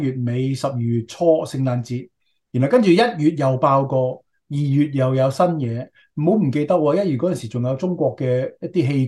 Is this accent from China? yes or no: no; Canada; 喺我哋加拿大人嘅psyche 上面咧，其實已經留下一個非常之深刻嘅印象